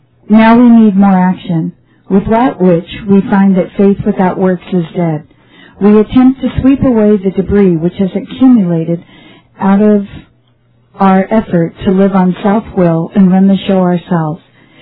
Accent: New York City, New York, United States; now in Los Angeles, United States; I am from New York City. However, I live here in Los Angeles now.

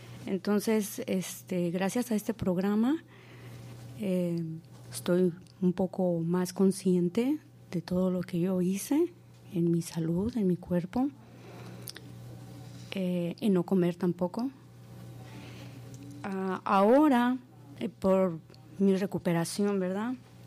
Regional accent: Phoenix, Arizona, United States; comedora compulsiva, soy de Phoenix.

